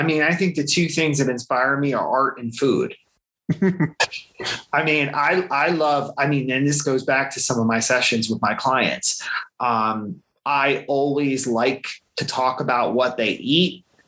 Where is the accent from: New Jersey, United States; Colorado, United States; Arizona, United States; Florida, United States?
New Jersey, United States; I grew up in central New Jersey. Typically there is an argument in New Jersey as to there is no central.